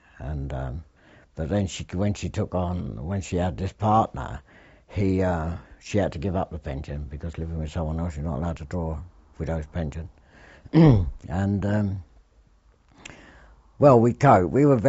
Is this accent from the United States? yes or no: no; Dagenham, London, United Kingdom; born there; 9/10/1926, 9th of October 1926, in Dagenham. I don't know whereabouts in Dagenham, but I was born in Arnold Road, Dagenham, in Essex. Well, it was then Essex. It's now Greater London, I believe.